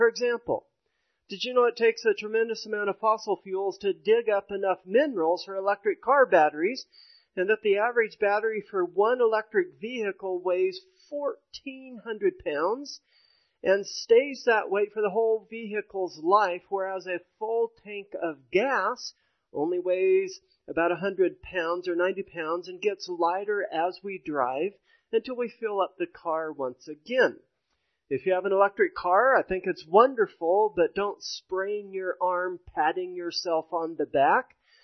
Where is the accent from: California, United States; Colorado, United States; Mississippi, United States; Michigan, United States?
Colorado, United States; Lakewood; We were born and raised Roman Catholic. I'm child number 10 of 11. We were raised in Lakewood, Colorado.